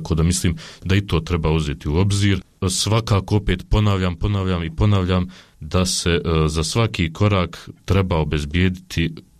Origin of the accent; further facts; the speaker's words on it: Bosnia & Herzegovina; ja recimo kao Bošnjak, obzirom da, što se kaže, nemam drugu domovinu, svakako gajim jedan snažan osjećaj ljubavi prema Bosni i Hercegovini